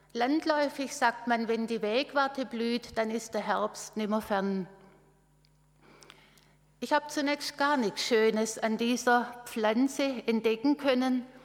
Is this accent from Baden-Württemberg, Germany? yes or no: yes; Stuttgart, Baden-Württemberg, Germany; Von Stuttgart, wo ich aufgewachsen bin, kannte ich diese Blume gar nicht.